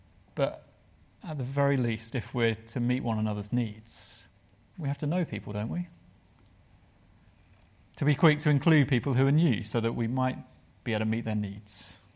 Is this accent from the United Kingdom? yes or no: yes; United Kingdom; because I'm British and you don't talk when you're having your hair cut